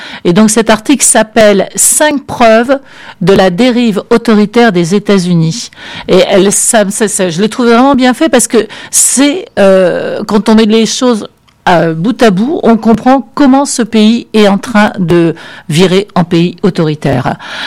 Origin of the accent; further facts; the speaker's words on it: France; accent: French; J'ai un accent français, comme ça, c'est pour que les gens ils comprennent plus facilement mon anglais.